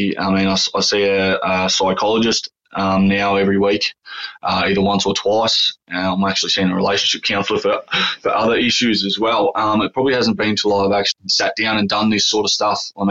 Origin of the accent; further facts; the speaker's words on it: New Zealand; especially being a Kiwi